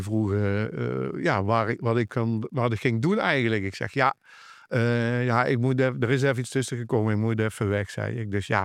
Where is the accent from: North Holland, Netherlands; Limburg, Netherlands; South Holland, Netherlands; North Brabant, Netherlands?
Limburg, Netherlands; Arcen; En toen ging vrijdagavond bij ons thuis in Arsen ging de telefoon. En mijn moeder nam op